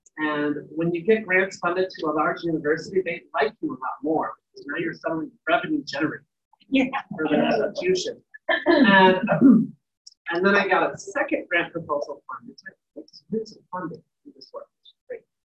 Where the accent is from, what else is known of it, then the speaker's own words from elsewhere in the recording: Chicago, Illinois, United States; I'm originally from Chicago